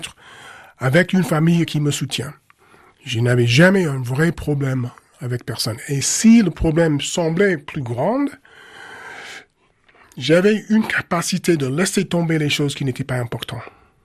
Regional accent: United States; Les gens ne voulaient pas entendre le fait que je pense que je suis un Américain

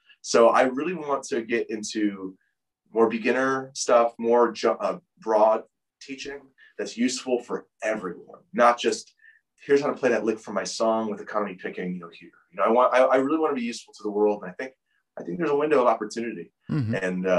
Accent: United States; Now, as an American, I did not know this.

